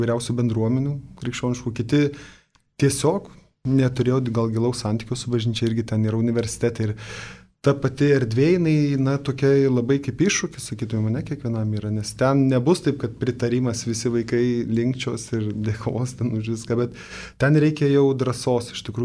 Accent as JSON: {"language": "Lithuanian", "town": "Druskininkai", "region": "Alytus County", "country": "Lithuania", "said": "pats esu kilęs iš Druskininkų"}